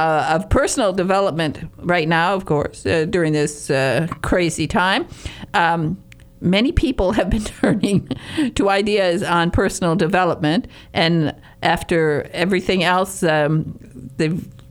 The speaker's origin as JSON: {"language": "English", "country": "United States", "also_born_or_lived": "England", "said": "I'm American. Get over it."}